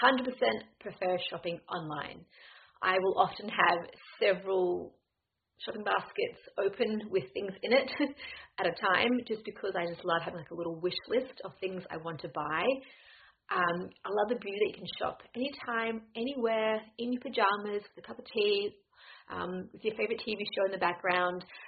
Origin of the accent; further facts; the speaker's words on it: Australia; now in Edinburgh, United Kingdom; I am Australian and I live in Edinburgh.